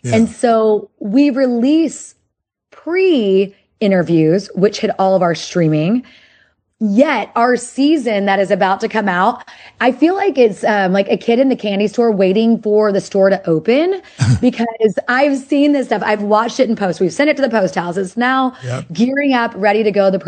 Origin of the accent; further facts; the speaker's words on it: Oklahoma, United States; I'm not. I am from Oklahoma.